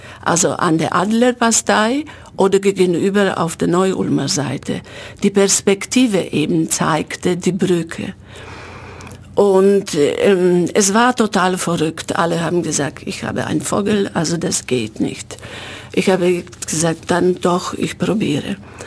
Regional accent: Poland; German is a second language; now in Germany; ich bin aus Polen gekommen und die ersten paar Jahre habe ich aus Sozialhilfe gelebt.

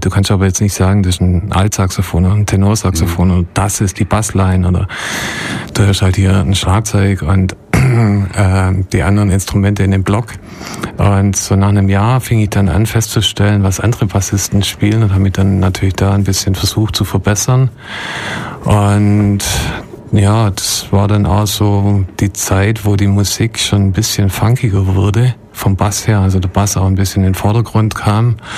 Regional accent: Ulm, Baden-Württemberg, Germany; ich bin in Ulm aufgewachsen und ich habe Ulm eigentlich nie richtig schätzen gelernt.

